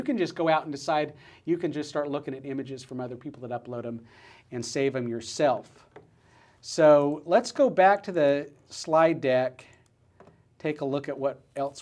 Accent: the South, United States; because I'm from the South

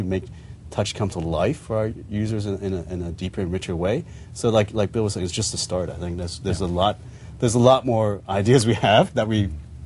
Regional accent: Winnipeg, Manitoba, Canada; I'm from, my hometown is Winnipeg.

